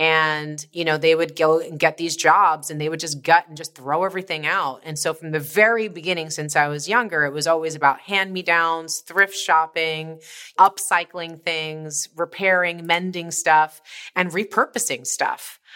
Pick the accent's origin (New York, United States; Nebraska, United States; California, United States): New York, United States; Brooklyn; born there; I was born in Coney Island, Brooklyn.